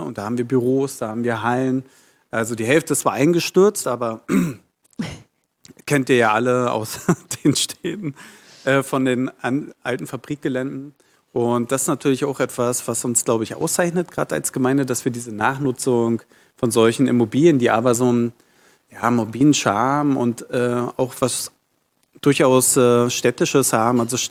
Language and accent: German; Brandenburg, Germany; Also ich bin ursprünglich aus der Prignitz, das ist in Brandenburg, und habe dann in Potsdam Regionalwissenschaften studiert